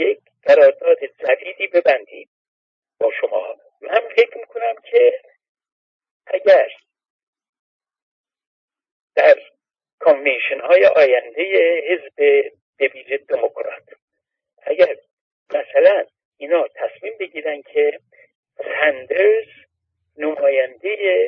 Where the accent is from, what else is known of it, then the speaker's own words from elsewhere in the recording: Iran; حالا چون ما ایرانی هستیم